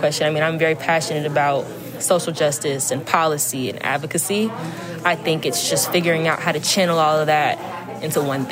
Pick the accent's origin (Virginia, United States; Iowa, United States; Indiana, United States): Virginia, United States; Alexandria; Alexandria, Virginia.